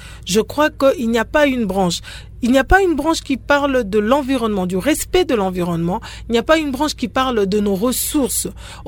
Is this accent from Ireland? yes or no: no; DR Congo; chez nous, on est congolais